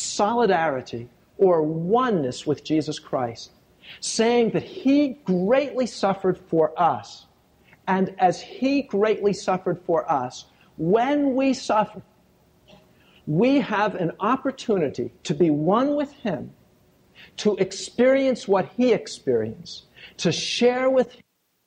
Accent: United States; It troubles me because I am an American.

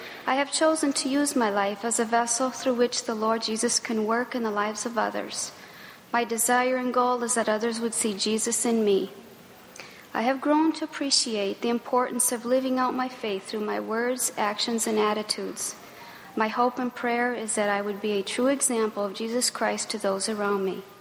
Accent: Brazil; The experiences I had growing up in Brazil made me sensitive to others that are different than me.

